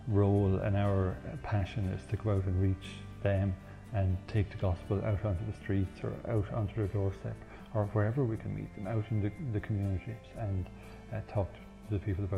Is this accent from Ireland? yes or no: yes; Leinster, Ireland; I'm from originally County Carlow